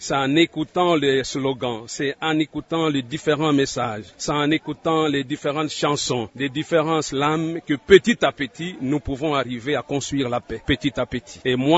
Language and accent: French; DR Congo; Et comme dit notre hymne national … nous sommes des Congolais. Nous ne sommes pas des Congolais chinois, bazar, nous sommes des Congolais, nous devons nous mettre debout.